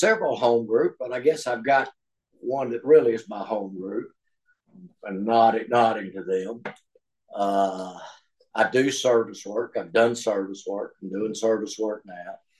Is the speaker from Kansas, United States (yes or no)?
no; Tennessee, United States; My roots. I grew up in East Tennessee, in a brand new subdivision.